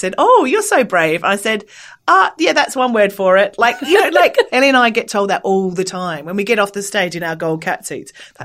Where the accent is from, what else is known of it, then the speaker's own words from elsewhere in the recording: Australia; You don't have to say that even though I'm Australian.